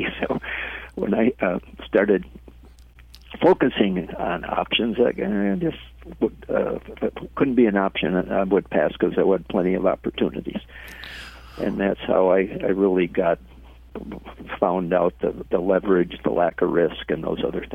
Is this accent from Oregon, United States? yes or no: no; Chicago, Illinois, United States; I grew up in Chicago, and my parents had investment properties in trust